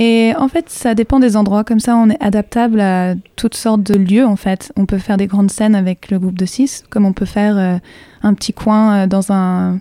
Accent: France; moi j'ai grandi en France.

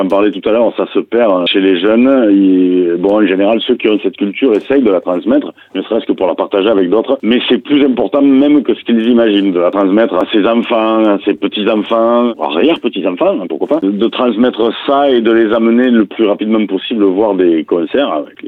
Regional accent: Béziers, Occitanie, France; avec un sold out du côté de Bordeaux ou chez nous à Béziers

